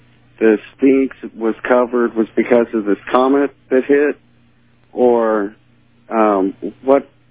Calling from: Benavides, Texas, United States; I'm calling from Benavides, Texas.

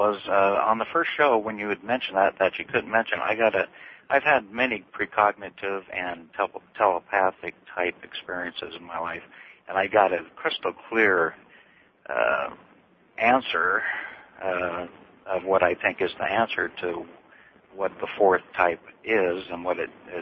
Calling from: Seattle, Washington, United States; I'm calling from Seattle. I listen on Como 1000 Talk Radio.

